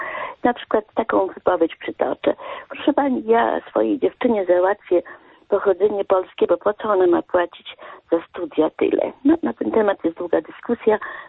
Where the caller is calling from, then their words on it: Dublin, Leinster, Ireland; z Dublina.